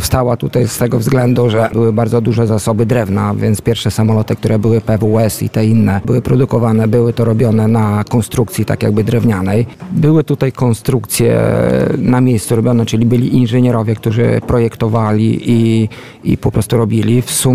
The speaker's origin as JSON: {"language": "Polish", "town": "Biała Podlaska", "region": "Lublin Voivodeship", "country": "Poland", "said": "pochodzę z Białej Podlaskiej."}